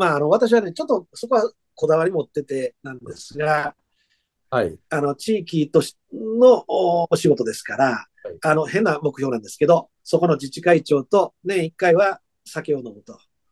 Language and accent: Japanese; Awaji Island, Hyogo, Japan; 淡路島ですね。